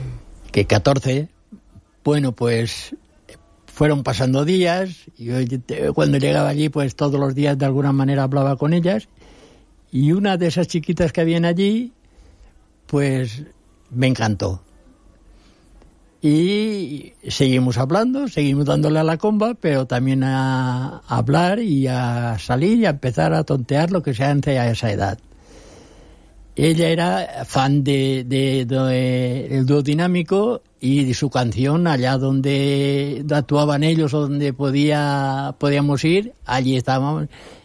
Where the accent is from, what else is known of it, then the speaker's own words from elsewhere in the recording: Anna, Valencian Community, Spain; born there; yo nací en Anna, en un pueblo de Valencia, y a los 16 años me fui a Valencia, capital, a estudiar, y vivía en un barrio de Ruzafa, en una casa particular, con otras personas.